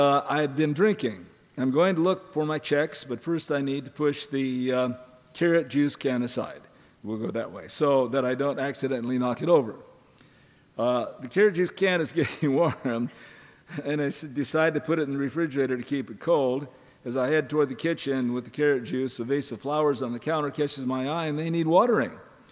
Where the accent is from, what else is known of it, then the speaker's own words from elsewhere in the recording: Montana, United States; Growing up in Montana, I thought when I got up in the morning in the wintertime, it was 42 degrees below zero